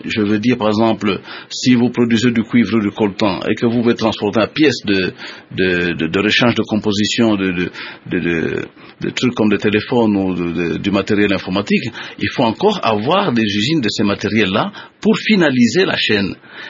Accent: DR Congo; notamment chez nous en RDC

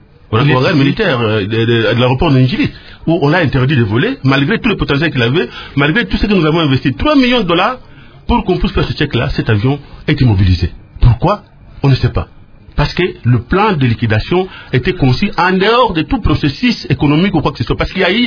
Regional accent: DR Congo; nous nous disons quand même nous aussi que nous sommes des Congolais.

